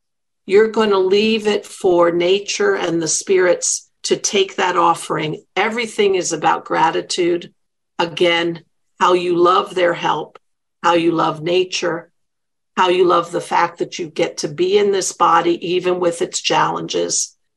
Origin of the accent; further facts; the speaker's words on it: Flushing, New York, United States; born there; I was born in Flushing, and my grandparents were from Garden City.